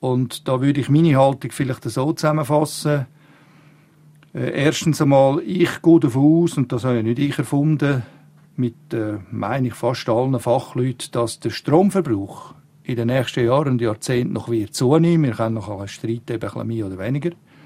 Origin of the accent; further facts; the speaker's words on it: Glarus, Switzerland; Ich komme ja eigentlich als Glarner aus dem Gebiet von der Wasserkraft, erneuerbare Energie.